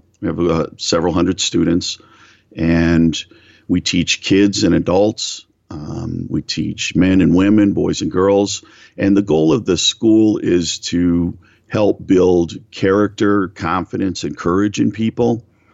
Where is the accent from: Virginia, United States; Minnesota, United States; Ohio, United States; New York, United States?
Ohio, United States; I grew up in Northeast Ohio, right on the shores of Lake Erie. It was a beautiful place to grow up.